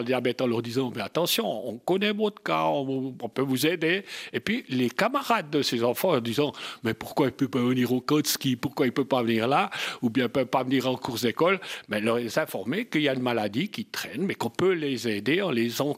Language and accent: French; Saint-Imier, Bern, Switzerland; J'ai des contacts plutôt sur Saint-Imier, puis je suis de Saint-Imier